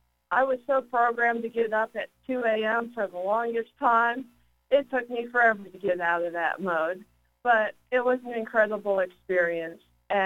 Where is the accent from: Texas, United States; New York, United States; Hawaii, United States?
Texas, United States; Plano; I grew up in Plano, Texas, and I grew up in a house full of animals.